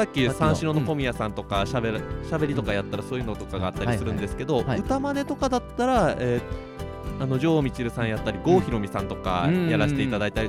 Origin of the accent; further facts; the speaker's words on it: Gunma, Japan; 僕の出身はですね、うん、海のない県、うん、群馬県出身で